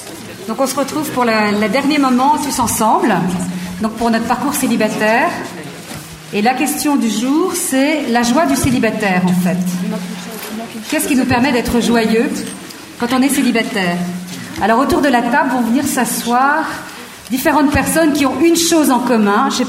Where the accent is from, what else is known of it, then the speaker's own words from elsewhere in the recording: Paris, Île-de-France, France; voilà. Je suis parisienne